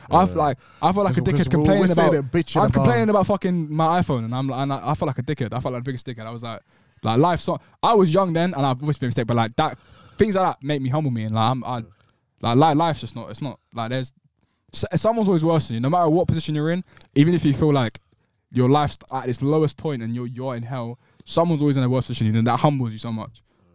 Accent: Somalia; Well, I'm from Somalia, where yeah. it's a great good country. I love Somalia, but there's poverty and stuff

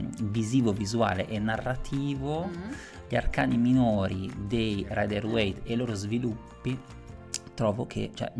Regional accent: Lombardy, Italy; io sono cresciuto in provincia di Milano, ma in una famiglia di emigrati da Campania, sì, da Napoli.

